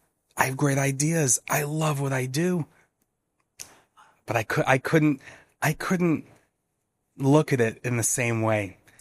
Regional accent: New York City, New York, United States; As you said, I'm from New York, New York City, and I've been in the region for almost about 10 years.

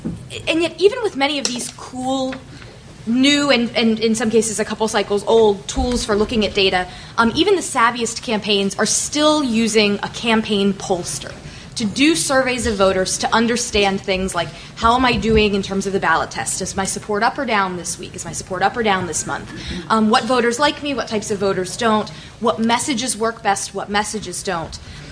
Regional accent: Orlando, Florida, United States; moved away; I have a 407 phone number because I'm from Orlando, but I don't live there anymore.

